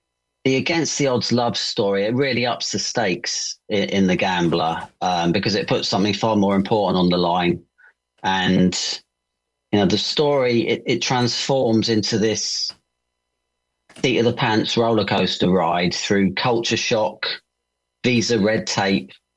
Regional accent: United Kingdom; You know, I was just being British.

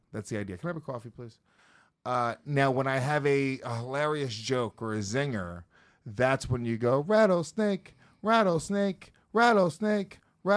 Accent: New Jersey, United States; born there; I was born in New Jersey.

